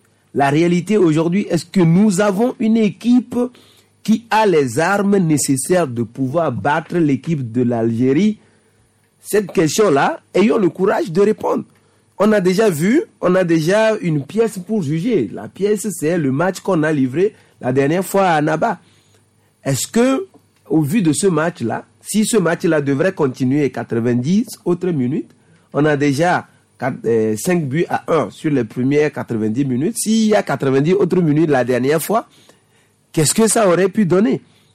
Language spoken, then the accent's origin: French; Togo; S'il y a un extraordinaire, je serai heureux en tant que Togolais.